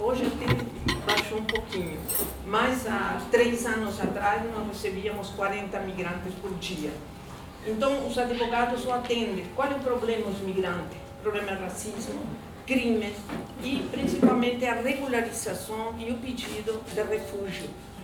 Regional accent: Uruguay; moved away as an adult; now in Brazil; a maioria já me conhece, sou uruguaia, faz mais de 30 anos que moro aqui, fui exilada política, morei na Bélgica, fui exilada política do Uruguai, exilada política do Chile

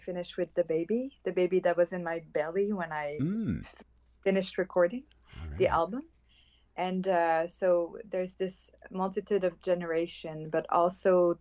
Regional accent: Mashteuiatsh, Quebec, Canada; multidisciplinary artist from Mashtowiat and up north in Quebec, where there's snow right now, actually. And I am Innu from the Innu Nation. So we say Piekwagami Innu. So Piekwagami is the lake where I come from.

